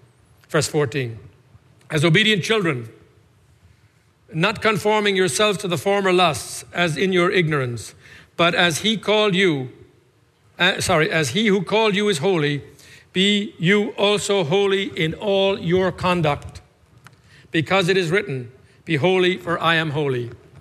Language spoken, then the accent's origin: English; Ireland; now in United States; I grew up in Ireland looking at the stained glass windows in the churches and seeing the halos and thinking that holiness